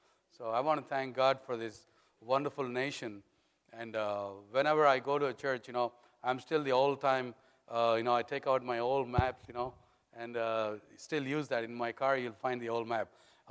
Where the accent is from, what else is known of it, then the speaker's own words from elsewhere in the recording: India; accent: Indian English; now in United States; Although I was from India, I flew straight into Texas, so that made me a Texan.